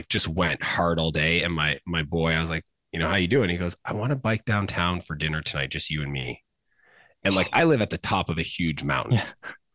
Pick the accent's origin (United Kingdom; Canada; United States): Canada; I grew up in Canada.